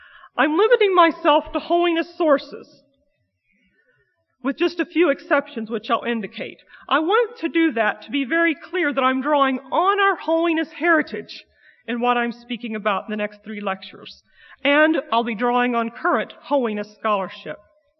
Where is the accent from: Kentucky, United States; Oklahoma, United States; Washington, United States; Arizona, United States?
Kentucky, United States; I grew up in Kentucky, and I think that's one reason why Asbury was a favorite of my dad's. I was born in northeast Kentucky